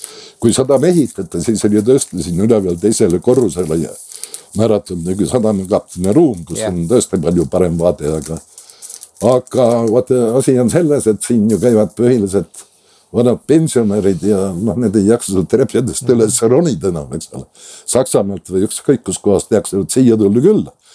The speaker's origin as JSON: {"language": "Estonian", "town": "Läätsa", "region": "Saare County", "country": "Estonia", "tie": "born or raised there", "said": "mina olen sündinud Läätsa rannas, meie talu, eks ole, kutsuti kunagi isegi Läätsa taluks"}